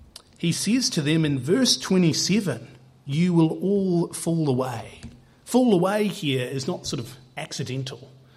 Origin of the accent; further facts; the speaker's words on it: New Zealand; I know everyone in New Zealand because I'm from New Zealand.